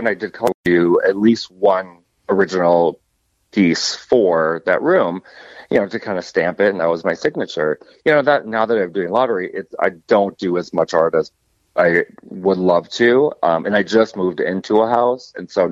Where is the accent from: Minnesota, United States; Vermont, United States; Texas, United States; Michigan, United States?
Minnesota, United States; now in Florida, United States; I grew up in Minnesota, so, you know, I cold weather is more comfortable to me. Why I moved to Florida, I have no idea.